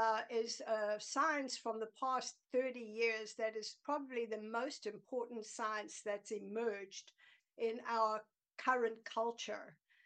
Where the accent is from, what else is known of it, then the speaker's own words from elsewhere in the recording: South Africa; moved away as an adult; now in United States; Formerly and originally South African. I tell people I'm from the South, which I am. And I was born and raised there, and I immigrated 45 years ago.